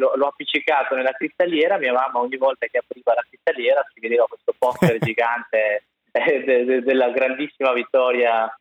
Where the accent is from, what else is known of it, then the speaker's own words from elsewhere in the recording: Albania; moved away; also born or lived in Caserta; Sì, vengo dall'Albania, sono nato lì, poi nel 98, nel 97-98 vado a Caserta